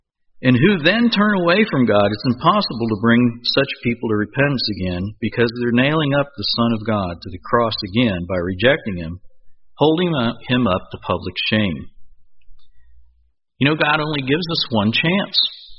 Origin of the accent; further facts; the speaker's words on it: Cincinnati, Ohio, United States; We grew up in the Cincinnati area and we had 4 major churches there